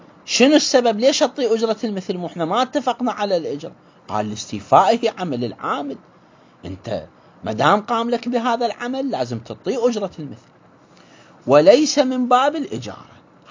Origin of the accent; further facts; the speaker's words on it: Iraq; إحنا عندنا في العراق